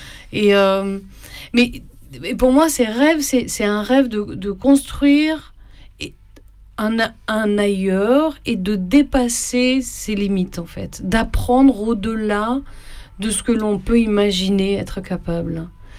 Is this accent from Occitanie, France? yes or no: yes; Albi, Occitanie, France; also born or lived in Montauban; je suis partie du sud de la France en fait, c'est-à-dire je suis née à Montauban dans le Tarn-et-Garonne et j'ai grandi à Albi dans le Tarn.